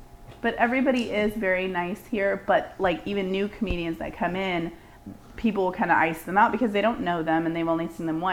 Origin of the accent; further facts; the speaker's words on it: California, United States; I'm from the Bay. Like, I started comedy in the Bay Area.